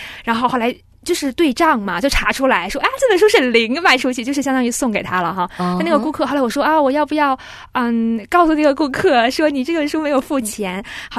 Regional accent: Beijing, China; 是，我是北京的

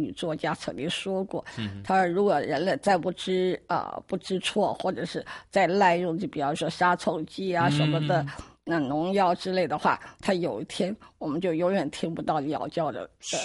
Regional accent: China; 可是我们中国人好吃啊，无所不吃。

